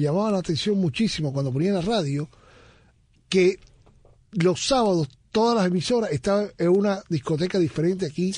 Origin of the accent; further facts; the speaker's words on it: Havana, Cuba; Yo soy habanero, pero de tercer piso, María Cristina de Quito.